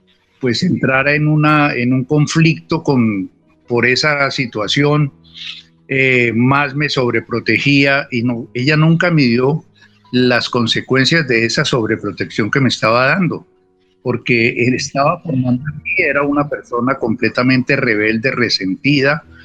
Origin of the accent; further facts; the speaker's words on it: Bogotá, Colombia; born there; Yo soy nacido en Bogotá en el año de 1950 … Fui el hijo mayor del matrimonio de ellos.